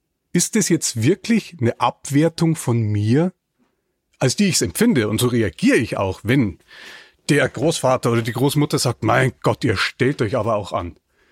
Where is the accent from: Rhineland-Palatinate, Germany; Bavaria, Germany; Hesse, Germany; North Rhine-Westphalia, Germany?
Bavaria, Germany; Ich trinke keinen Alkohol. Und ich bin in Niederbayern groß geworden als jemand, der keinen Alkohol trinkt.